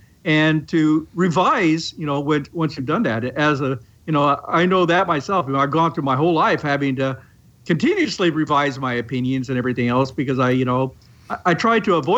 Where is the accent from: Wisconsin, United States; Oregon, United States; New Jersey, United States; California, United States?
Oregon, United States; And growing up in Oregon, this is not exactly a very churched area.